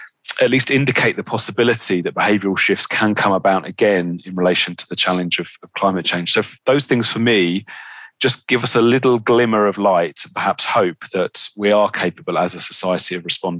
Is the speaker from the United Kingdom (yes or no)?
yes; United Kingdom; in my home country in the UK